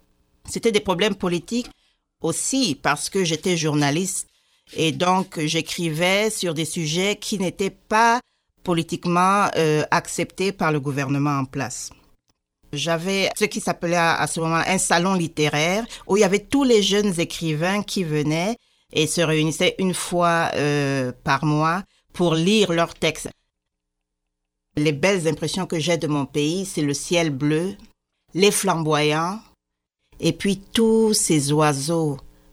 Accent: Chad; moved away as an adult; now in Canada; Je suis originaire du Tchad. Ma vie là-bas était surtout une vie estudiantine et artistique.

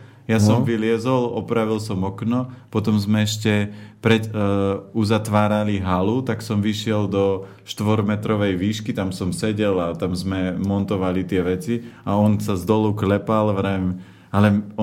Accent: Žilina Region, Slovakia; Ja keď chodím aj domov na Oravu, odkiaľ pochádzam

